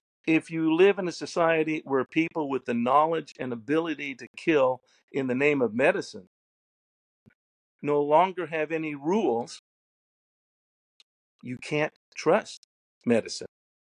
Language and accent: English; United States; And many Americans, and again, I'm one. I'm an American.